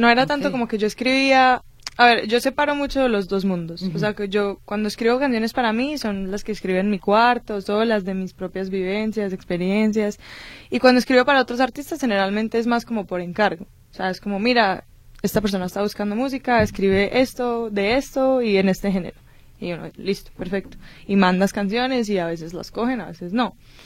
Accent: Medellín, Antioquia, Colombia; De Medellín, de Colombia.

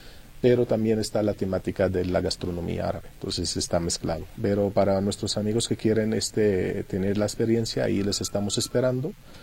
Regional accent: Luxor, Luxor Governorate, Egypt; Spanish is a second language; Yo, por cierto, soy de Luxor, soy de la ciudad de Luxor.

